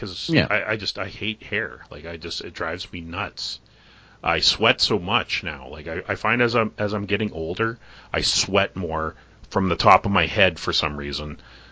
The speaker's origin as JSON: {"language": "English", "country": "Canada", "said": "Well, I'm a Canadian."}